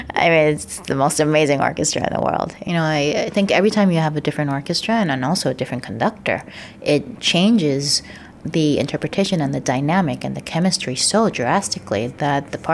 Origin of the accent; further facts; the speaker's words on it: Philadelphia, Pennsylvania, United States; I was born in Philadelphia and I'm still living here in the Main Line, so this is very much home for me. And I grew up with this orchestra. This is my hometown orchestra